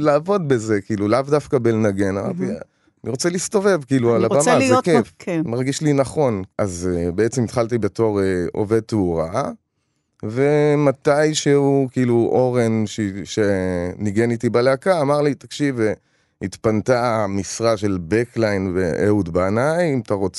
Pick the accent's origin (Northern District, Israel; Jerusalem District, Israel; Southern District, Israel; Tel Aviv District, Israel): Tel Aviv District, Israel; Tel Aviv; גדלתי בתל אביב, אז גדלתי, הסתובבתי עם מקומות שמוזיקאים מסתובבים בהם.